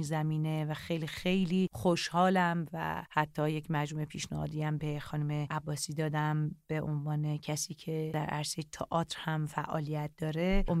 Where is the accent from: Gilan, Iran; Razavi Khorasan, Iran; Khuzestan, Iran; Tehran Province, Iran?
Razavi Khorasan, Iran; Kashmar; also born or lived in Torbat-e Heydarieh; من در تربت حیدریه به دنیا آمدم، اما اکثر کودکیم رو در شهرستان کاشمر گذروندم در کنار خانواده پدریم. پدرم متولد کاشمر بودن